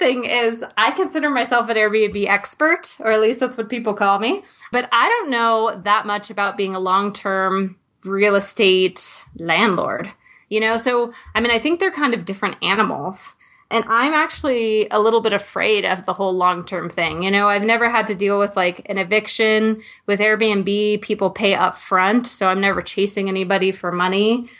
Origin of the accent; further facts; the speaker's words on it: Hawaii, United States; My friend had moved there, and she had been living there for a few years, and we grew up in Hawaii together.